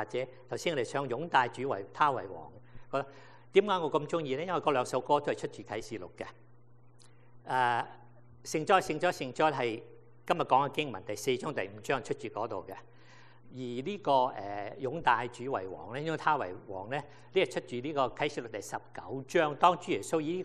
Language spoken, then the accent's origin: Chinese; China; 四活物其实是个四字在这个启示来讲是代表世界代表我们中国人所谓天下。